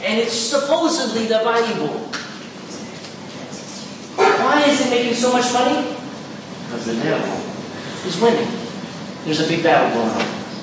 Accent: Texas, United States; I'm a Texan. Who talks like this in Texas?

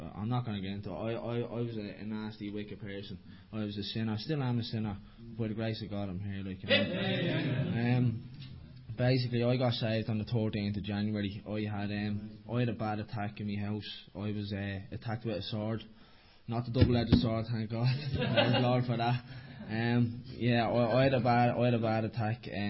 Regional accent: Dublin, County Dublin, Ireland; I'm from Thailand, Dublin. I'm 28 years of age

